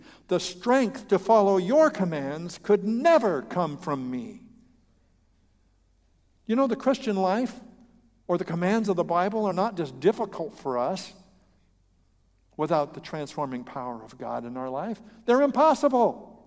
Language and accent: English; Fresno, California, United States; See, there's quite a few hymns that I grew up singing in the Swedish Covenant Church in Fresno, California. Yeah, you didn't know I was Swedish.